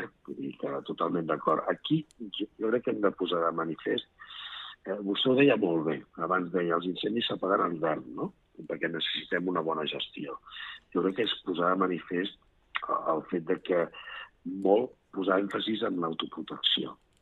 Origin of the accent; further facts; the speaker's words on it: Catalonia, Spain; jo soc de la Garrotxa